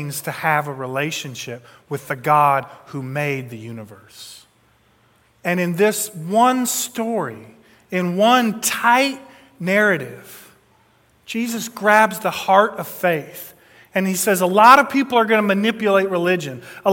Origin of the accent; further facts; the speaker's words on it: Detroit, Michigan, United States; Growing up in Detroit, we sang, your Ford will let you down, right?